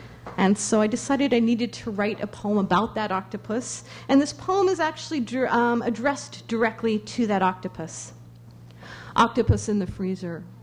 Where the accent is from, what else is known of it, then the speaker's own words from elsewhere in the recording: Laramie, Wyoming, United States; growing up in Laramie, Wyoming, where the winters were sometimes very severe